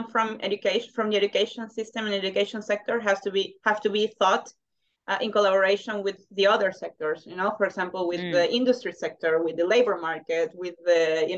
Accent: Peru; English is a second language; I come from Peru, I have never heard any advertisement or anything that would lead me to go to study in Norway

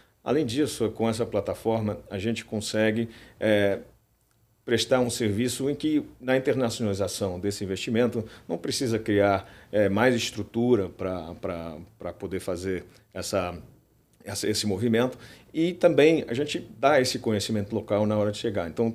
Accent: Portugal; also born or lived in Brazil; Eu sou português de origem, a minha esposa é espanhola e os meus filhos nasceram no Brasil. Eu tive a oportunidade de viver no Brasil quase 7 anos

